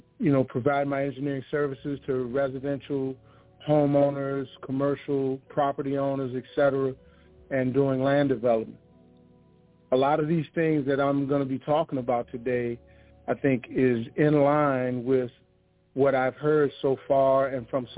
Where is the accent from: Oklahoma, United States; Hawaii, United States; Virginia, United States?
Virginia, United States; Richmond; I am a native of Richmond, born and raised in Highland Park, Northside. Attended private school for the early years, first through five. And then I attended Henderson Middle School. And then my parents moved from the city to Chesterfield County